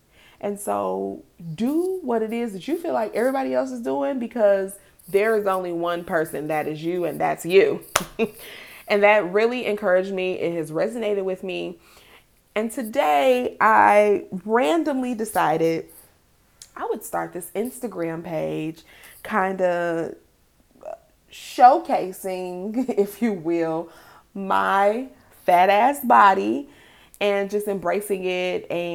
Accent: Chicago, Illinois, United States; now in Atlanta, United States; currently live in Atlanta, Georgia, and I am from the dear, sweet, beautiful city of Chicago. Yes, I am from the Windy City, Chicago.

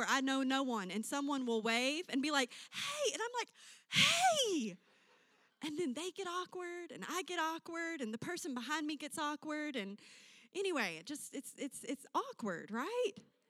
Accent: Michigan, United States; I am from Michigan. We have high outer walls.

